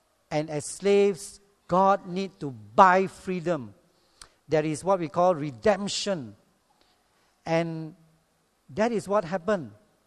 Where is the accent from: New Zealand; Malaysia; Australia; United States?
Malaysia; Ipoh, Perak; I was a bit surprised because I come from Ipoh, and Ipoh people are poor people.